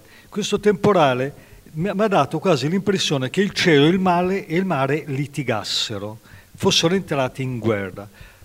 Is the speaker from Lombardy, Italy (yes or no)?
yes; Milan, Lombardy, Italy; io parlo da milanese, da lombardo